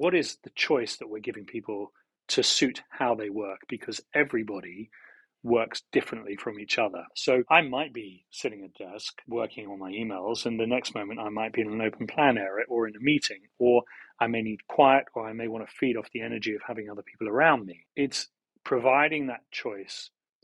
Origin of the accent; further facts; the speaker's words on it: London, United Kingdom; I'm born and raised in London. It's a wonderful city. I will never leave it, but it is also a hard, tough city.